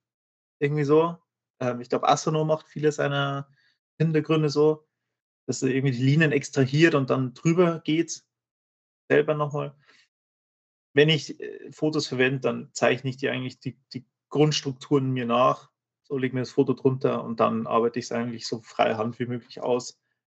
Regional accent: Bavaria, Germany; ich wohne halt in einer richtig alten, historischen, kleinen Stadt in Bayern

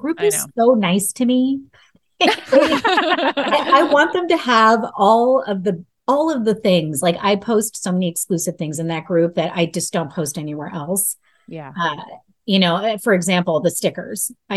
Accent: Minnesota, United States; One of the books is specifically for Minnesota because I have so many readers in Minnesota, my home state.

